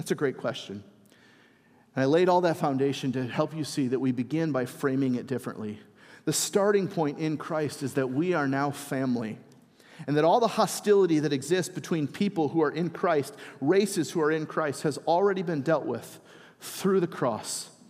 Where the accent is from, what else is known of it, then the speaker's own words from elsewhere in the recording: United States; my identity is first as a Christian, one in Christ, way before I'm an American.